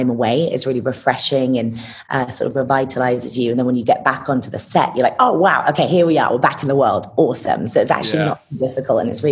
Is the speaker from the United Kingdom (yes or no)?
yes; East Midlands, United Kingdom; being half American as well led me to have a really good ear for accents, because I grew up in Lincolnshire, United Kingdom